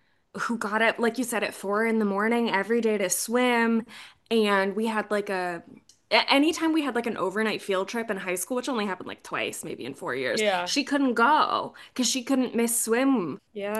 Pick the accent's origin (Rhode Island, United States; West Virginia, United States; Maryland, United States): Maryland, United States; Montgomery Village; talking about summers where we grew up in Montgomery County, Maryland. What was the impact? So, in Montgomery Village, swim team was huge.